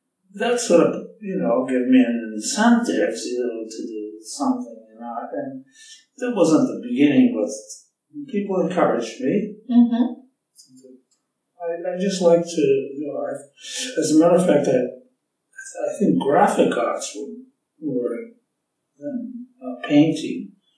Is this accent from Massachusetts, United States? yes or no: yes; Boston, Massachusetts, United States; I grew up in Dorchester, Massachusetts.